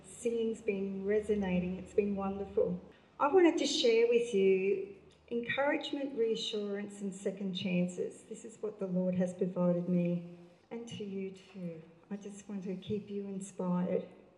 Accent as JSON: {"language": "English", "region": "New South Wales", "country": "Australia", "tie": "born or raised there", "lives_now": "Atherton, Australia", "said": "I grew up in Central West New South Wales, with a family being farmers producing wheat, sheep and cattle on our land."}